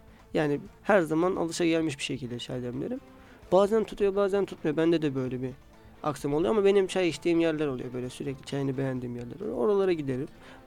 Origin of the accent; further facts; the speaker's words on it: Erzurum, Turkey; Abi dedi nerelisin dedi sen. Erzurumluyum dedim.